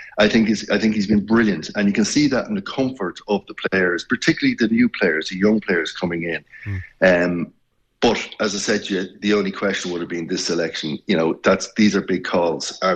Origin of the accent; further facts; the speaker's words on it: Ireland; now in London, United Kingdom; The game is almost like an incidental if you're living in London as an Irish person.